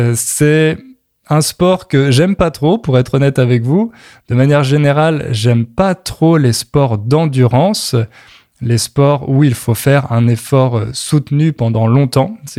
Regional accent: Châteauroux, Centre-Val de Loire, France; born there; que j'allais rester là où on s'est installé, à Châteauroux, dans ma ville natale, seulement quelques mois

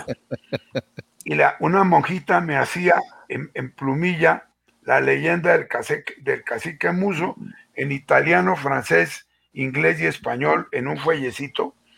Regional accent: Boyacá, Colombia; como buen boyacense. Usted sabe que en Boyacá nosotros en la política somos expertos en ese tema.

